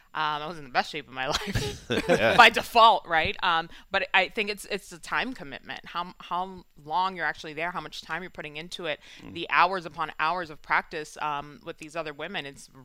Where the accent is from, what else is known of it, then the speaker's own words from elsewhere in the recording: New York City, New York, United States; Yeah, I grew up in Washington Heights.